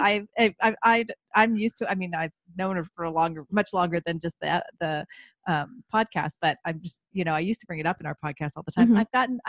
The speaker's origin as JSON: {"language": "English", "region": "Iowa", "country": "United States", "tie": "born or raised there", "said": "I grew up in Iowa, so I'm a farm girl."}